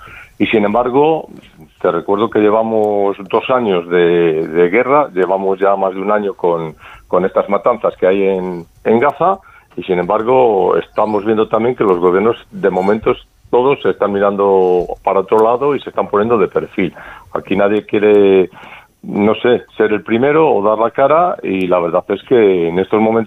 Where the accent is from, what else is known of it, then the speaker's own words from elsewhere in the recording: Valladolid, Castile and León, Spain; yo soy de Valladolid, vivo aquí